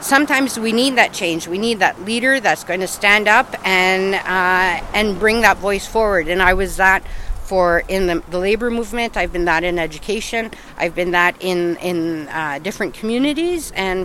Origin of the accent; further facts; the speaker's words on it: Hearst, Ontario, Canada; my mom's French. So culturally, you know, there's a bit of a mix. For Northern Ontario, you know, I was born up in Hearst. So being from Northern Ontario, I think I always knew that small towns were important.